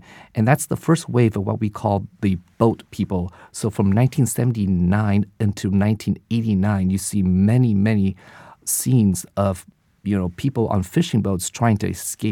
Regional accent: United States; part of the duality of being Vietnamese American is that, you know, you're Vietnamese and you're also American

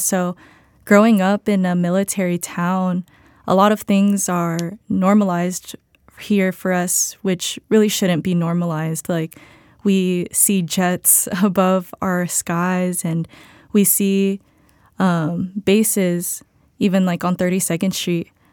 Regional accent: Paradise Hills, California, United States; also born or lived in Japan; Yeah, so, I grew up here in Paradise Hills, but I was actually originally born in Japan

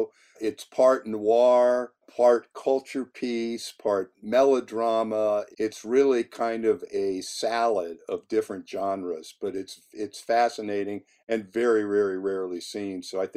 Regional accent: East Coast, United States; also born or lived in San Diego; now in Los Angeles, United States; I grew up on the East Coast, and I came up to LA 22 years ago

